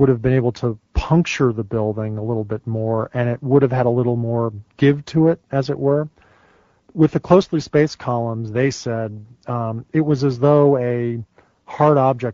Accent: New Jersey, United States; I grew up in New Jersey, and we could go to the beach and look out over Lower Manhattan, the bay, and from 40 miles away, see the Trade Center towers.

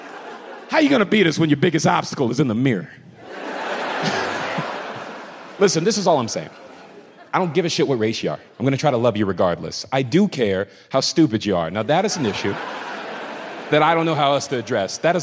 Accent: Florida, United States; Not that dumb, and I grew up in Florida.

